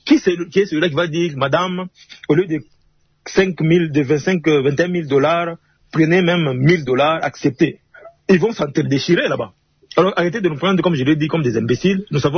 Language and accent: French; DR Congo; on est Congolais